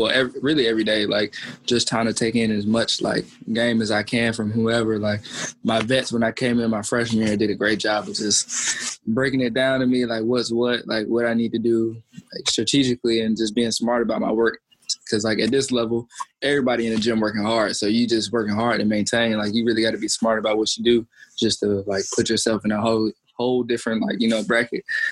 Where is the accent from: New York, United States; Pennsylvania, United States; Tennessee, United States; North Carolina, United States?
North Carolina, United States; Roxboro; I mean, grew up in Roxboro, North Carolina, like you guys know, like, small city. I played for Roxboro Community School, small school.